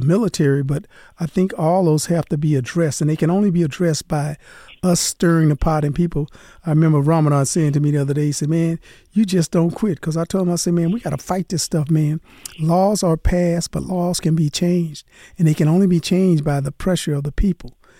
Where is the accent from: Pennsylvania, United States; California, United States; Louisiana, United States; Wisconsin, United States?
Louisiana, United States; New Orleans; the great state of Louisiana and my home state down there in New Orleans.